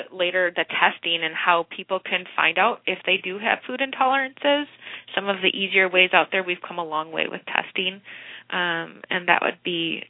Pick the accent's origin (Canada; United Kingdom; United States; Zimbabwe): United States; Wisconsin; So growing up, I was from Wisconsin. There's a lot of dairy around, and, of course, a lot of corn-fed beef